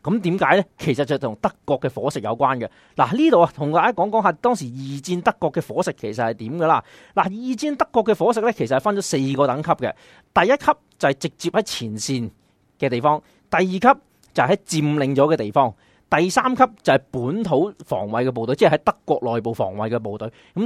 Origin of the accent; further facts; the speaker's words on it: Guangdong, China; 其实呢三餐呢係同我哋广东人呢好大分别㗎